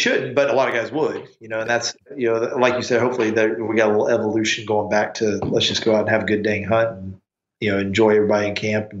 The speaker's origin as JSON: {"language": "English", "region": "North Carolina", "country": "United States", "tie": "born or raised there", "said": "Well, I always tell my buddies that I grew up with back in North Carolina, it's a different world of whitetail hunting."}